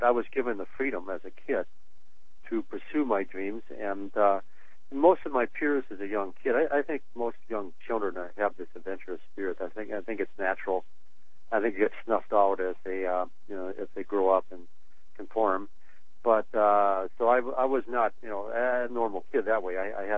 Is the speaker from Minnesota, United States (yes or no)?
yes; Minneapolis, Minnesota, United States; I was raised in Minneapolis in Minnesota, so I think that's probably Northern European heritage, too, the fondness of the cold.